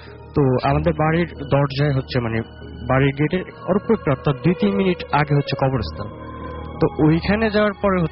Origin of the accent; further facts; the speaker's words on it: Chhoto Monika, Barisal Division, Bangladesh; আমাদের গ্রাম হচ্ছে ভোলা জেলার বোরহানউদ্দিন উপজেলার ছোটমণিকা গ্রামে